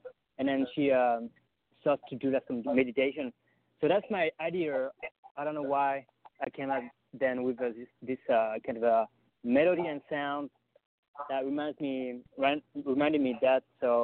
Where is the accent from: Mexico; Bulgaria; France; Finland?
France; English is a second language; moved away as an adult; also born or lived in Berlin, Germany / London, United Kingdom; now in Los Angeles, United States; I'm from France originally. Grew up in France, and I lived 3 years in Berlin, 1 year in London, and here I am now in Los Angeles, California